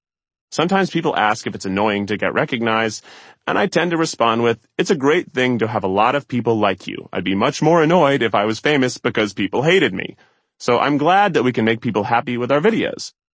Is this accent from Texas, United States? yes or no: no; Tennessee, United States; growing up in Tennessee, I was really blessed to have people be very supportive of me